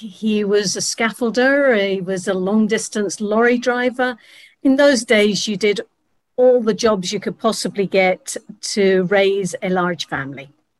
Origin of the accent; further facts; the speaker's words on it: London, United Kingdom; Well, I was originally born. I was born in North London, Highbury, an Islington girl, a Gunner's favourite, and yes, born and bred there